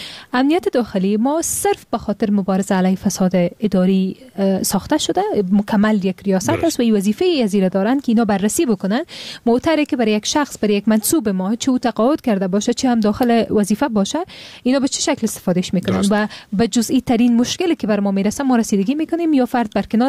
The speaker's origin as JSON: {"language": "Persian", "country": "Afghanistan", "said": "به عنوان یک افغان"}